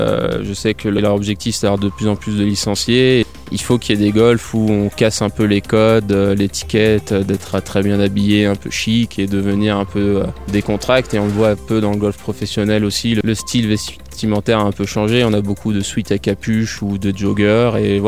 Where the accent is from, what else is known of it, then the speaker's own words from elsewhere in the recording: Auvergne-Rhône-Alpes, France; Oui, moi, je suis de la montagne, je suis de Haute-Savoie, donc je suis très à l'aise ici.